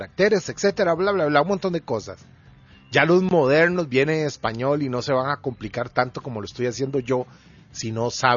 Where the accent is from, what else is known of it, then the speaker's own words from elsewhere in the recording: Costa Rica; Recuerden que yo soy de Costa Rica.